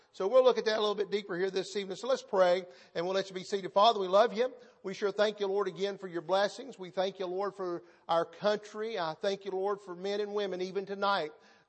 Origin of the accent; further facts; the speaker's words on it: United States; I am so thankful tonight that I can stand here knowing that I'm an American, knowing that I'm free